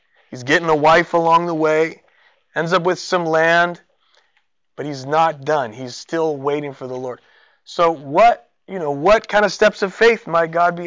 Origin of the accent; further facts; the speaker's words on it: San Diego, California, United States; born there; also born or lived in Rhode Island; And we were from California. I was born in San Diego.